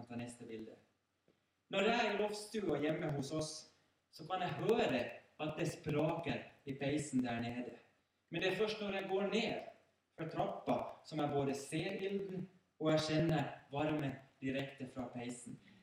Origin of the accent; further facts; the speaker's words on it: Finland; Jag drev på med lite orientering så länge medan jag bodde hemma i Finland